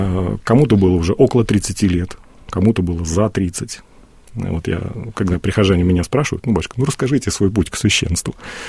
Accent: Samarkand, Samarqand Region, Uzbekistan; И родился в древней столице Самарканде. То есть, ну, за несколько тысяч километров от Москвы, где ныне я служу

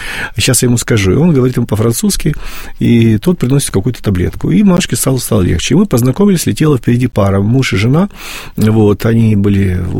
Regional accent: Russia; Мы с России, нам поставили русский флаг.

